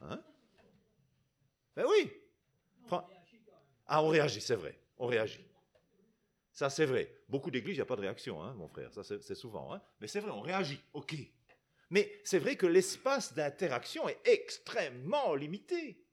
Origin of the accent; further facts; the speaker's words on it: Belgium; moi, je suis dans une petite communauté, 30-40 adultes, hein, à Jean Blou, entre Bruxelles et Namur.